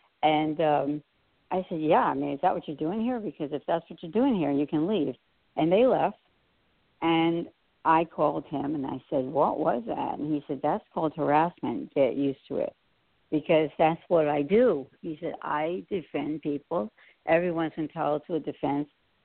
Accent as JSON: {"language": "English", "region": "New Jersey", "country": "United States", "tie": "born or raised there", "said": "you know, I grew up in New Jersey, you know, I watched"}